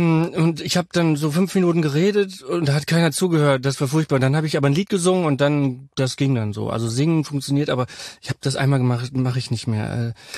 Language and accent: German; North Rhine-Westphalia, Germany; Und ich bin ja Westfale, ich bin nie so richtig reingekommen in Karneval.